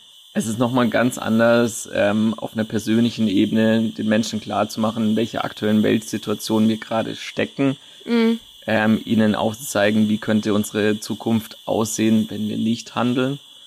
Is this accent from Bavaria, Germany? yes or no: yes; Bavaria, Germany; ich bin in der Natur aufgewachsen. Ich komme auch aus Bayern. Ohne Smartphone, ohne Handy.